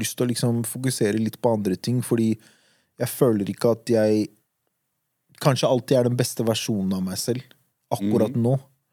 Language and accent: Norwegian; Oslo, Norway; Vi er fra Oslo.